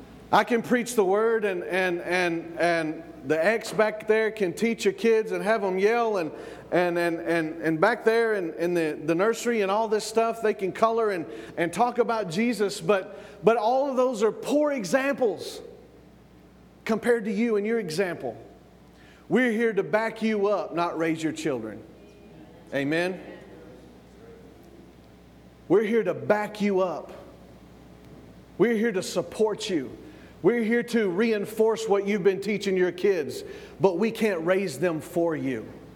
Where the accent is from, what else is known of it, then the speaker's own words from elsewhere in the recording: the South, United States; Now remember, I'm from the South, all right?